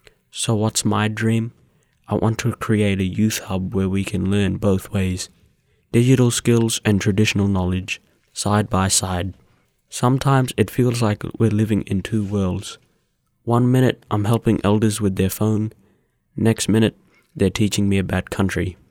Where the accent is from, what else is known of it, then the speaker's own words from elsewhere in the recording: Broome, Western Australia, Australia; Growing up in Broome for school and being here at home, you learn different things.